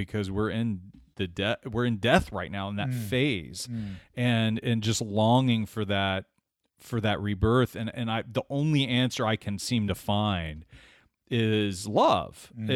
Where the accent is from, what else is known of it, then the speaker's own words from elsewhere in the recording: United States; speaking as an American, just those fans in the United States